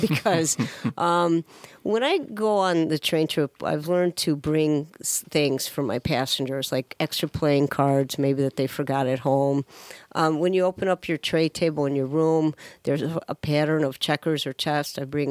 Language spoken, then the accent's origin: English; Chicago, Illinois, United States; I'm from Chicago, and to this day, I've never gone to the Pullman neighborhood.